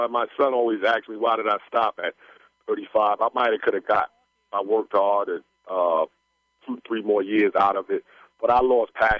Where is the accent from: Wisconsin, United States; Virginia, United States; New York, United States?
New York, United States; Queens; I played all over in every borough. I was from Queens. I played in Harlem, Manhattan, Brooklyn, Bronx.